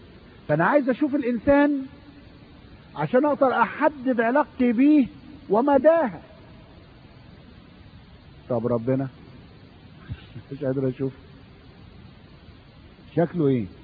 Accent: Upper Egypt, Egypt; اي احنا عندنا في الصعيد وفي الفلاحين موجوده

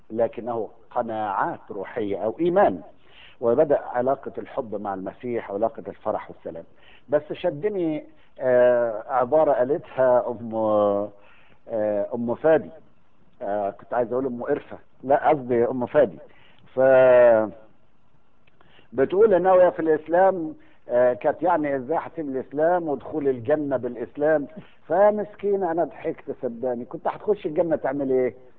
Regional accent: Egypt; يعني أنا مش متعود على اللهجات المختلفة العربية، يمكن بتفهمونا احنا بسهولة عشان احنا مصريين

